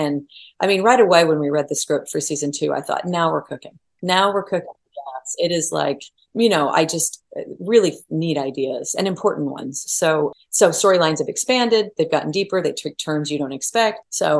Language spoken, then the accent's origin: English; Oklahoma, United States; born or raised there